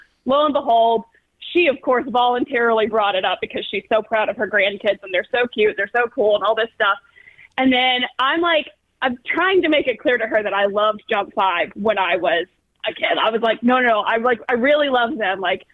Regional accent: Nashville, Tennessee, United States; Anyway, I have some funny stories from growing up in Nashville being the Christian music capital

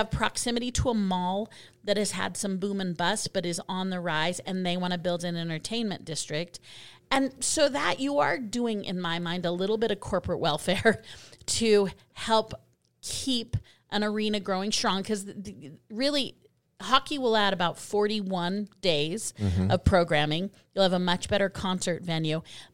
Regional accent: Denver, Colorado, United States; I'm originally from Denver, and the baseball conversations in Denver went on for almost two decades.

